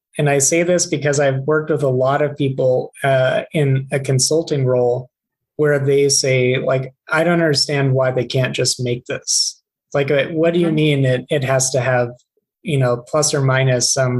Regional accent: Tucson, Arizona, United States; I grew up in Tucson. I didn't know optics was a thing until freshman year.

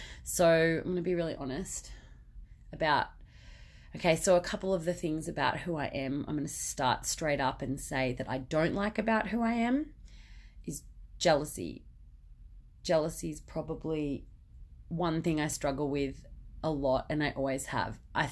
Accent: Victoria, Australia; also born or lived in Melbourne; I've been back home with family and friends in my hometown. So as you heard in the introduction, I was born in Melbourne but moved to country Victoria as a baby. So grew up here.

